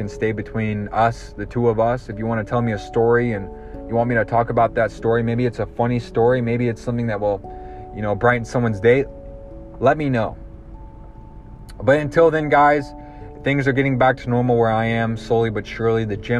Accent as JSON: {"language": "English", "region": "Georgia", "country": "United States", "tie": "born or raised there", "said": "You know, we grew up in Georgia. He was working all the time. And, you know, we were kind of poor at that time"}